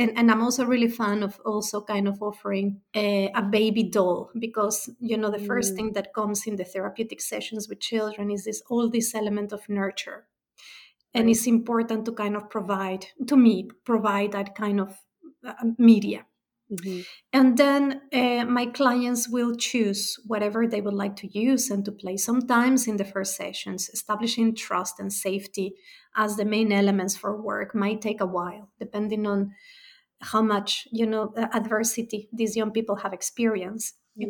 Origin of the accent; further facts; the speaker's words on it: Mexico; I am originally from Mexico.